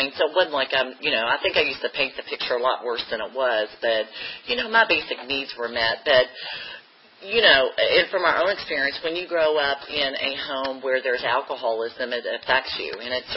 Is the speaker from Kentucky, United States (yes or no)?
yes; Owensboro, Kentucky, United States; accent: Kentucky accent; I grew up in Owensboro, Kentucky. So if you're wondering, I say I'm from Richmond, people are like, You're from Richmond. That's a Kentucky accent.